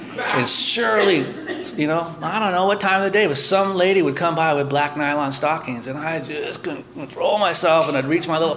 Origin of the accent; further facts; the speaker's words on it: Santa Barbara, California, United States; You know, we grew up on the Lower East Side of Santa Barbara.